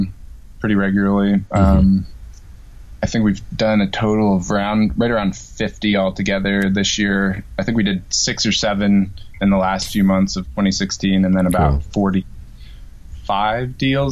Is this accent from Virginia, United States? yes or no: yes; Virginia, United States; I'm from Virginia. My wife is from Oregon.